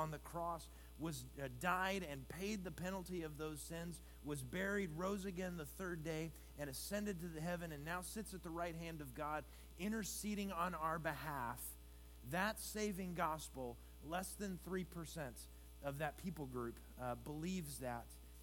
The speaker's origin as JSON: {"language": "English", "region": "Alaska", "country": "United States", "tie": "born or raised there", "also_born_or_lived": "Louisiana", "said": "So I lived in Louisiana for 16 years and then have been in Alaska, back in Alaska for 8 years. I grew up in Alaska"}